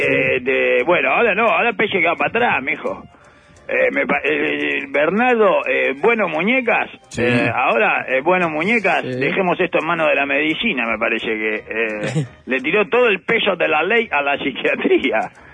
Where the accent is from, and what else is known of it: Uruguay